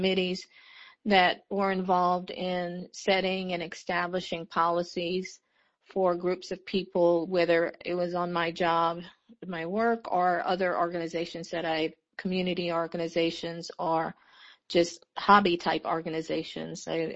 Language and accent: English; Louisiana, United States; I'm from Louisiana